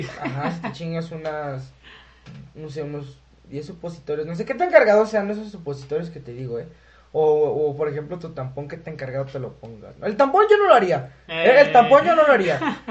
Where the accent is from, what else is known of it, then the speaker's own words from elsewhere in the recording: Mexico; nosotros como mexicanos, porque somos vecinos directos.